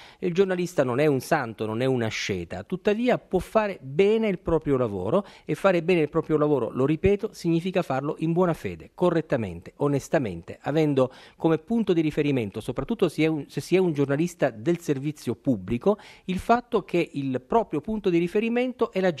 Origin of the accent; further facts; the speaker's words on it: Basilicata, Italy; Nel mio paesino in Basilicata c'era una radio che trasmetteva musica